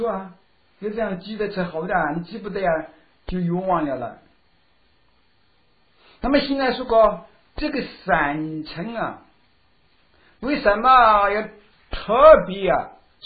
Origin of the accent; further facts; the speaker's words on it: China; 你说我们中国人哦，学这一门啊不大容易学得上的